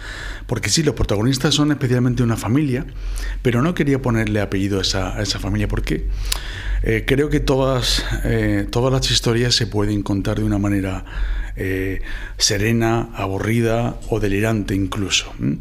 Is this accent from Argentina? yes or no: no; Silla, Valencian Community, Spain; yo soy de Silla y en Valencia